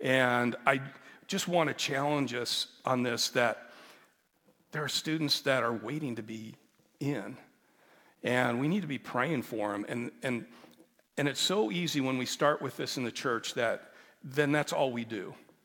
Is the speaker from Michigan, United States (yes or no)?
no; Nebraska, United States; See, that's one of the things I had for me growing up in Western Nebraska.